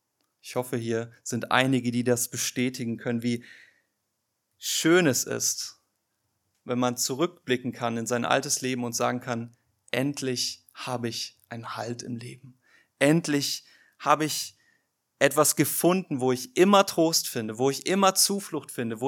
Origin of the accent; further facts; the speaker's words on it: Rhine area, Germany; hier in Deutschland euch eine Burg angeschaut, wo ich herkomme, ne? Auch am Rhein und so.